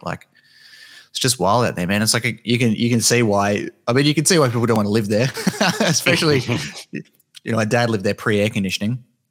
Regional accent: Tasmania, Australia; where I grew up down in Tasmania, it's like a little island state and it's quite cold. It's very similar to New Zealand, but more like rugged and not as like open area. It's much more dense and compact.

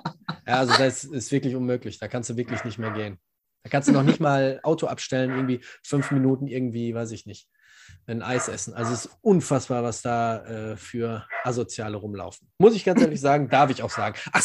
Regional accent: Gelsenkirchen, North Rhine-Westphalia, Germany; ich komme aus Gelsenkirchen, das ist jetzt nicht eine Stadt, die wunderschön ist.

